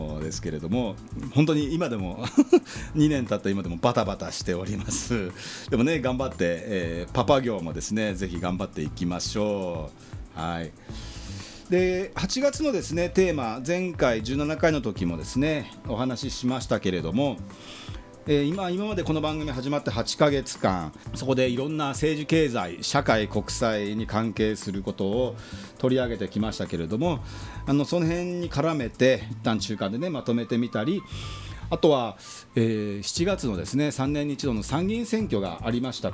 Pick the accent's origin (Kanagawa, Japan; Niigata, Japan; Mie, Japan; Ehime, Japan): Kanagawa, Japan; Yokohama; 今日もですね、私、横浜鶴見区出身、